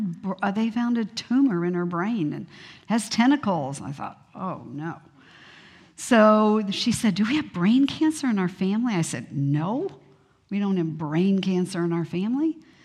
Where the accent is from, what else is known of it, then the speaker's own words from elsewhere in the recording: Miami, Florida, United States; also born or lived in Italy / Germany; as you've heard, and I grew up in Miami basically from the time I was 9 and did all of my schooling in Florida.